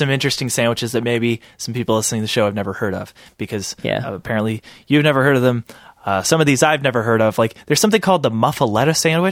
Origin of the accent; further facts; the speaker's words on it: Midwest, United States; Maybe that's because I'm from the Midwest